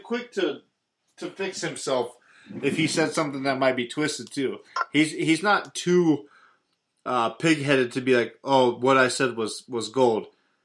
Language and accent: English; United States; I watch it and I'm an American.